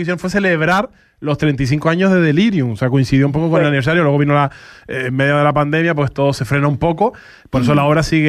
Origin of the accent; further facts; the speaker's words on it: Las Palmas de Gran Canaria, Canary Islands, Spain; Isleteros los dos.